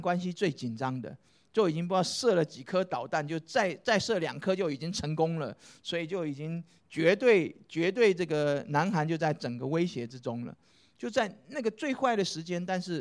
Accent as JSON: {"language": "Chinese", "country": "Taiwan", "lives_now": "South Korea", "said": "因为我从台湾来，台湾超级分裂的"}